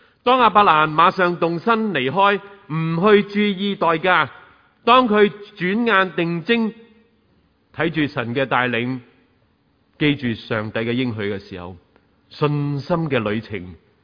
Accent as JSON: {"language": "Cantonese", "region": "New Territories", "country": "Hong Kong", "tie": "born or raised there", "said": "我都试过由乡下搬出来醒住，你知道我在新界长大，咁啊容易適應一啲喎"}